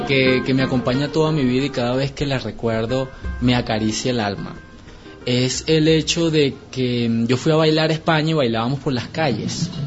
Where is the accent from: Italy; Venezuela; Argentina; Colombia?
Venezuela; now in Spain; Yo allá me identifiqué, me sentí venezolano y orgulloso de lo que yo era.